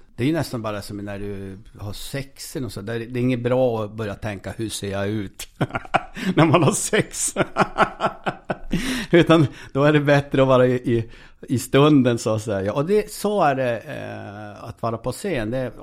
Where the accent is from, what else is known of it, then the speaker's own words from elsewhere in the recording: Norrbotten County, Sweden; Jag är ju ändå norrbottning någonstans. Alltså, absolut är jag norrbottning.